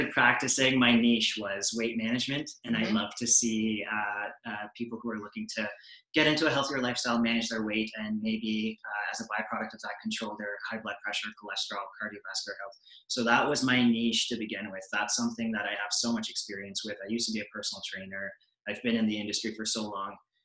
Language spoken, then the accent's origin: English; Toronto, Ontario, Canada; So I grew up in Toronto, and I just thought, I can't sit in traffic for half an hour just to get groceries anymore.